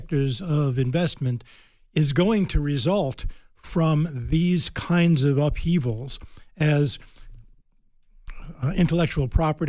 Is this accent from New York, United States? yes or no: yes; New York, United States; For instance, I mean, I grew up in New York.